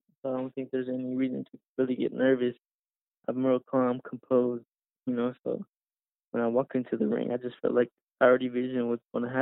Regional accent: Stockton, California, United States; Born and raised in Stockton. You know, to this day, I still live there and have my training camps out there.

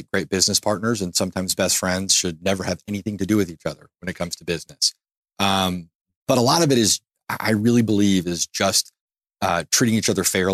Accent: Memphis, Tennessee, United States; And then I left to, at the time, actually start a beer brewery in my hometown of Memphis.

